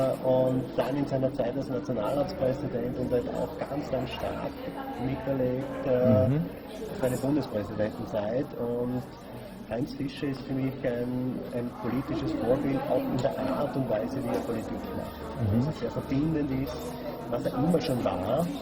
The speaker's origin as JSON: {"language": "German", "region": "Styria", "country": "Austria", "tie": "born or raised there", "lives_now": "Bregenz, Austria", "said": "Ich bin in der Obersteiermark geboren, im Bezirk Lohm aufgewachsen und habe dort die Optikerlehre gemacht. Und nach der Gesellenprüfung hat man zufällig in Bregenz einen Optiker gesucht und hat dann eine Stelle in Bregenz begonnen."}